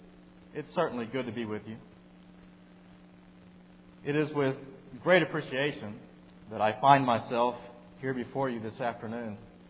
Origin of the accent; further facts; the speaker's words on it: Houston, Texas, United States; also born or lived in Sinton; I'm originally from Texas, born in a little cotton town or cotton picking town called Sinton. I was raised in Houston with connections in other towns in Texas and also towns along the border and some in Mexico.